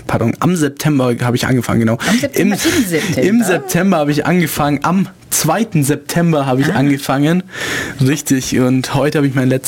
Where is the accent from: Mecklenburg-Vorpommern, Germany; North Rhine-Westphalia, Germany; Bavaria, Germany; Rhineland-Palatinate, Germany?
Bavaria, Germany; Neu-Ulm; also born or lived in Ulm; Aber dann ziemlich schnell nach Neu-Ulm abgesiedelt.